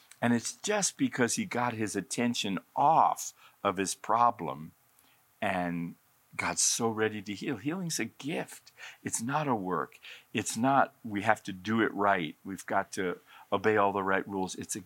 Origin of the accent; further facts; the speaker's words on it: Colorado, United States; now in Redding, United States; All right. I'm from Colorado. I was in the mountains of Colorado.